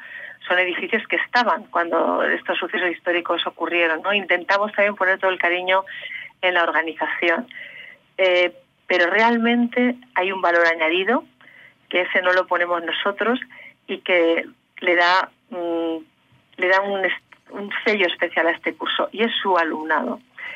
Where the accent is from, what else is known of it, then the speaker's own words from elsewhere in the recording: Argentina; soy una persona de Argentina.